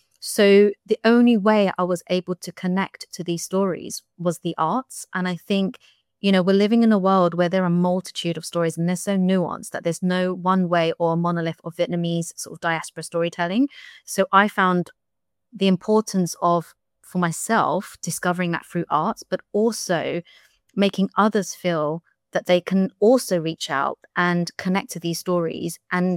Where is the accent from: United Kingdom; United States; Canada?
United Kingdom; born there; I also very much identify as British because I was British born.